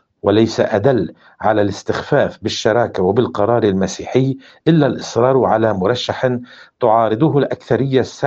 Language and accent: Arabic; Lebanon; نحن جمهورية لبنانية وعضو مؤسس في الأمم المتحدة وفي جامعة الدول العربية